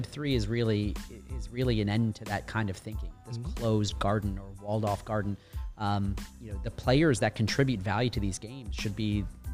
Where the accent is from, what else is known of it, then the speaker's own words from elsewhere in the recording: Buffalo, New York, United States; moved away as an adult; I grew up in Buffalo, New York, very blue-collar town, great people, great city. But that's how I paid my way out of Buffalo.